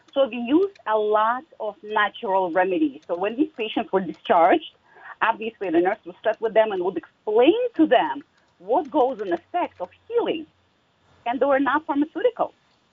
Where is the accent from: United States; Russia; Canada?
Russia; I come from Russia